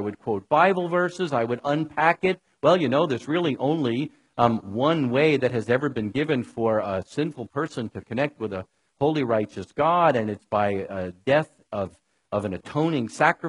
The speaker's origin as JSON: {"language": "English", "region": "New York", "country": "United States", "said": "please remember, I'm from New York and I'm Jewish."}